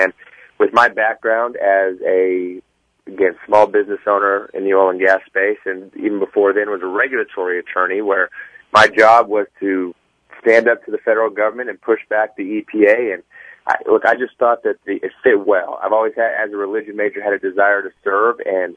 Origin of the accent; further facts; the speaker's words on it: Fredericksburg, Texas, United States; now in Dallas, United States; I live in Dallas and currently a small business owner in the oil and gas space. And I grew up in Fredericksburg, Texas. So I'm a hill country boy